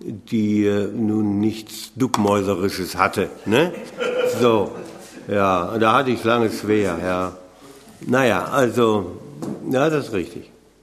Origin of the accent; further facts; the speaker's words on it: Austria; Und ich kenne so einen bei uns in Österreich